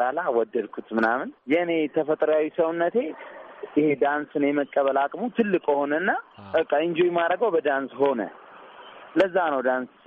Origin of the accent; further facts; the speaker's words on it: Addis Ababa, Ethiopia; እኔ ተወልጄ ያደኩት ነገር ያለው አዲስ አበባ ነው